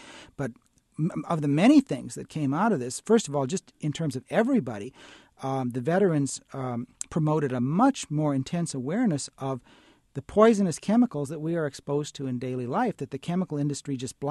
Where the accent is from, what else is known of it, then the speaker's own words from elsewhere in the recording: Berwyn, Illinois, United States; when I was a teenager growing up in Berwyn, Illinois